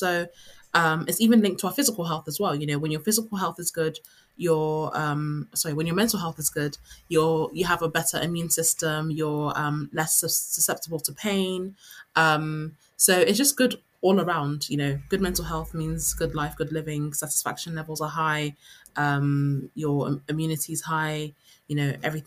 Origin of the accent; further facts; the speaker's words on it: Nigeria; whereas in where I'm from anyway, so I'm West African, I'm Nigerian